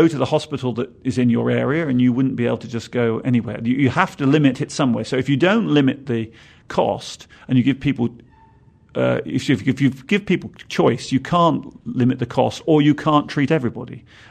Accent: United Kingdom; Now, I'm from Britain. I have part of the National Health Service, which I'm used to.

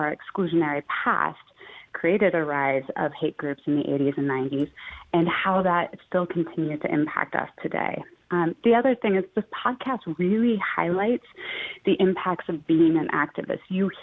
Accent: Oregon, United States; I grew up in Oregon. I'm from rural Oregon. And growing up in the 80s and 90s, we did see a rise of hate groups

